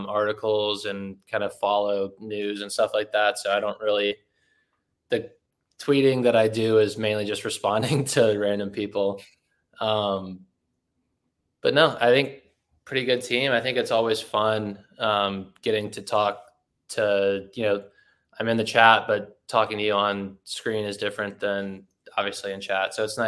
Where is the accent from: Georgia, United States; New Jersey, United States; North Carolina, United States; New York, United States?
Georgia, United States; Atlanta; now in Miami, United States; I live in Miami now. I grew up in Atlanta, though, so I'm a Falcons fan who cheers for the Dolphins.